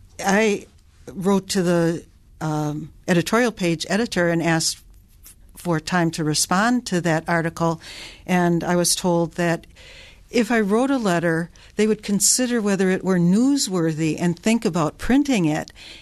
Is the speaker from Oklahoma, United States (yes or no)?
yes; Oklahoma, United States; The house that I grew up on 44th in Oklahoma, the original deed to the property had a restrictive covenant in the deed.